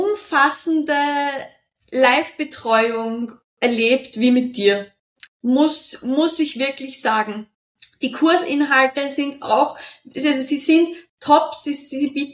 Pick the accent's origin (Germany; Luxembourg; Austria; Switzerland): Austria; Lower Austria; Ich komme aus Österreich, südlich von Wien